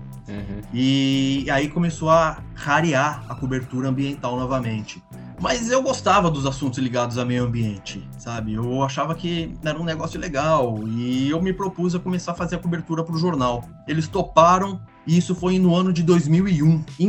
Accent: São Paulo, Brazil; Eu sou da cidade de São Paulo

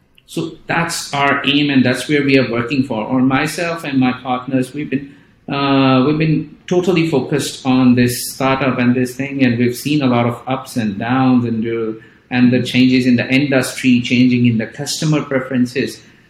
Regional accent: Lahore, Punjab, Pakistan; English is a second language; So I basically grew up here in my hometown, Lahore.

